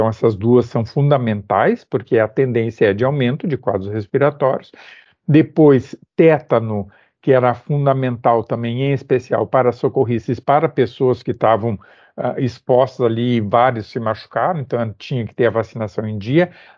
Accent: Viamão, Rio Grande do Sul, Brazil; eu sou gaúcho, né, estou falando aqui de Viamão, na região metropolitana, é bem perto de Porto Alegre, uma região mais alta

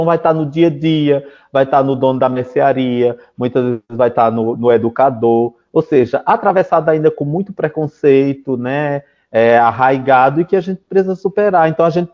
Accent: Pernambuco, Brazil; na minha região, que eu venho lá de Pernambuco.

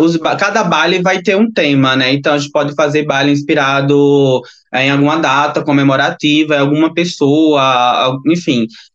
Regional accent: Alagoas, Brazil; uma pessoa que vim de Alagoas, uma pessoa que é negra, uma pessoa que é trans não binária

